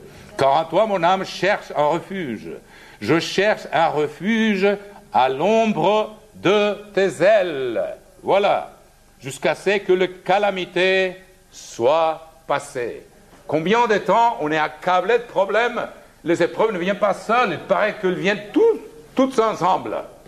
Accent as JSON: {"language": "French", "country": "Switzerland", "said": "je viens de la Suisse"}